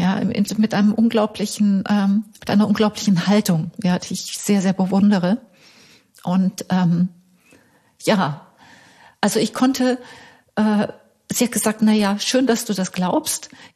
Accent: Switzerland; Ich bin Schweizerin.

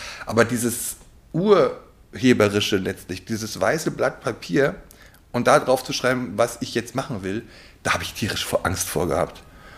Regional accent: Bavaria, Germany; Ich komme aus der Nähe von München.

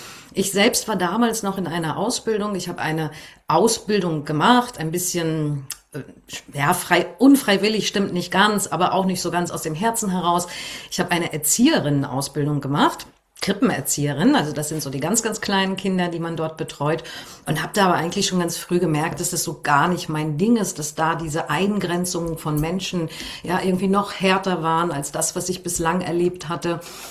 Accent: Mecklenburg-Vorpommern, Germany; Ich bin in einem Land geboren, was es heute nicht mehr gibt. Ich bin in der DDR geboren und bin dort auch groß geworden, im wunderschönen Mecklenburg-Vorpommern.

